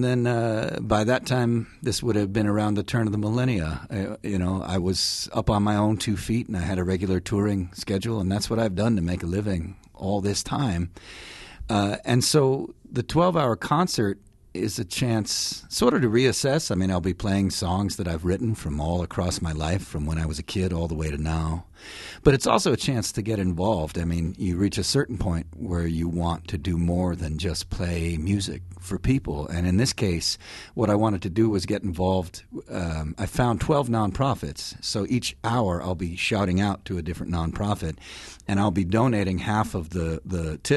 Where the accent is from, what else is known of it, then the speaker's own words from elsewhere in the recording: Milwaukee, Wisconsin, United States; moved away as an adult; also born or lived in Boston; I mean, so I grew up in Milwaukee, and then when I was 22, I moved out to Boston, and I just started playing in the subway